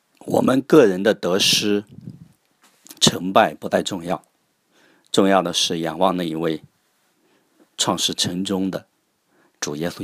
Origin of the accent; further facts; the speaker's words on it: China; 这一点我们中国人是绝对难以理解，觉得这是出卖父亲的王权和王朝的利益，对父亲不忠。